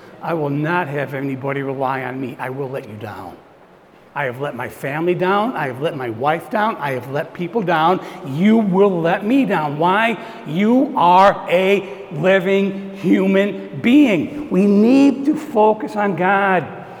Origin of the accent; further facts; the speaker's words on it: United States; I'm an American. I've been American my whole life. I don't wear it on my sleeve.